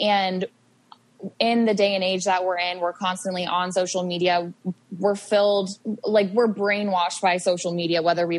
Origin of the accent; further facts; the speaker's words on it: Ohio, United States; also born or lived in Arizona; I was living in Arizona at the time and I was away from my family. I'm originally from Ohio. I live in Ohio now. But I was going to college in Arizona